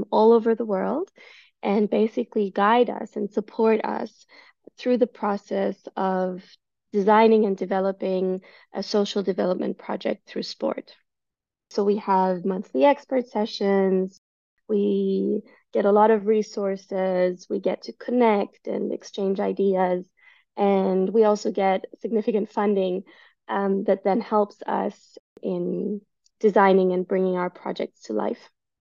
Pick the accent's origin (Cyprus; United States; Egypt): Cyprus; when I was growing up in Cyprus, I grew up in a time where the border was completely closed, so you could not move across the border. My family was originally from the north side of the island, so I knew that, you know, our roots are in the north